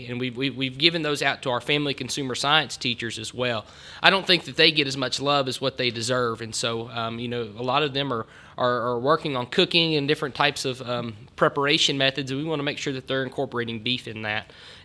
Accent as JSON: {"language": "English", "region": "Kentucky", "country": "United States", "said": "I know that's an unpopular opinion, but I'm also from Southern Kentucky."}